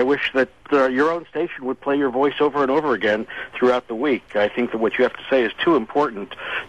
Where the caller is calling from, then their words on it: Portland, Oregon, United States; Yes, this is Portland, Oregon.